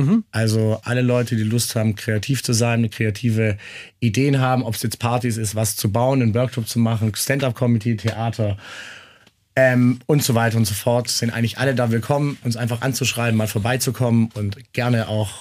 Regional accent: Stuttgart, Baden-Württemberg, Germany; moved away as an adult; now in Vienna, Austria; Ja, ich war auch aus Stuttgart.

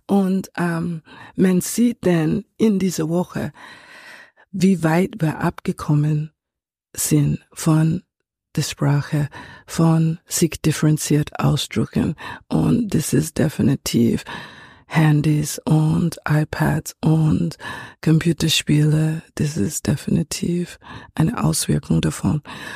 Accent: New York, United States; now in Vienna, Austria; aber wir leben in Wien. Wir beide kommen nicht aus Wien. Du kommst aus Graz, ich komme aus New York.

